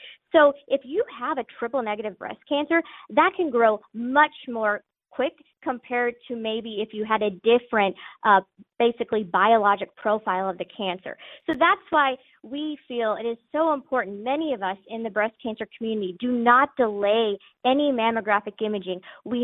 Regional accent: Chillicothe, Missouri, United States; also born or lived in Boston, United States; I used to practice in Boston, Massachusetts. I came back to practice in the area in 2018. I'm originally from the area. I'm from Chillicothe, Missouri.

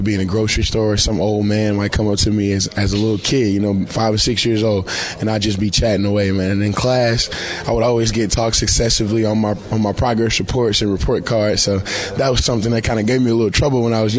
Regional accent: Jasper, Texas, United States; It's in southeast Texas, about 2 hours northeast of Houston, which is about 15, 20 minutes from the border of Louisiana.

